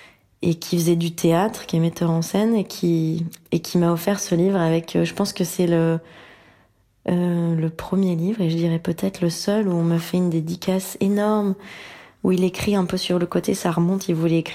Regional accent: Normandy, France; now in Paris, France; Je me souviens que c'était Paris pour moi à l'époque, je venais de Normandie.

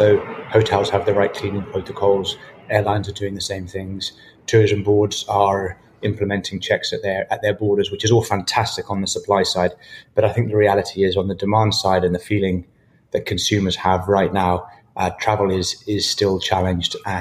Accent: Scotland, United Kingdom; So I grew up in Scotland on a farm in the middle of nowhere.

